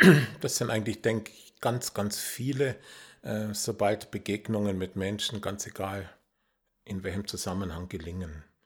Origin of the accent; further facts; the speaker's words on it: Memmingen, Bavaria, Germany; in Memmingen-Amendingen eigentlich in die Pfarrei eingestiegen, in Anführungszeichen als kleiner Ministrant